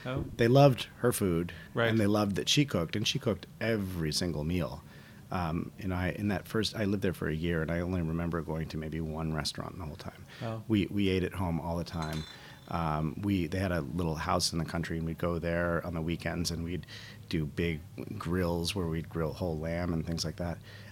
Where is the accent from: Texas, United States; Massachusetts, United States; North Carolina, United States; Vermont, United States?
Vermont, United States; I grew up in Vermont on a small farm, an organic farm